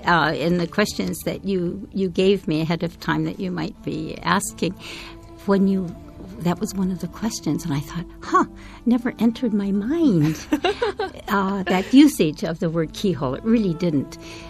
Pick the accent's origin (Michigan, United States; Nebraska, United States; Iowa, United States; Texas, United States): Michigan, United States; Detroit; Of course, I'm from Detroit, and at that time, it was a city of about 3 million people.